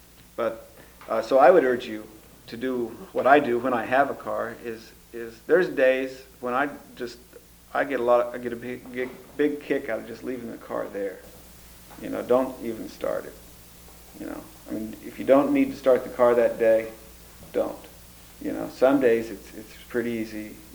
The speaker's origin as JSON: {"language": "English", "region": "Kansas", "country": "United States", "tie": "born or raised there", "said": "I mean, I grew up in Kansas."}